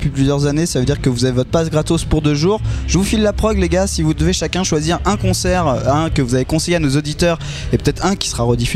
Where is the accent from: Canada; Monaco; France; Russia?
France; Normandy; Non mais je connais, je suis normand.